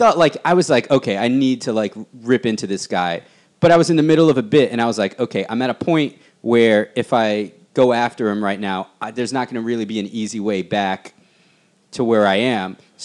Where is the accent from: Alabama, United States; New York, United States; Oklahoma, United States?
New York, United States; Bronx; I'm from the Bronx.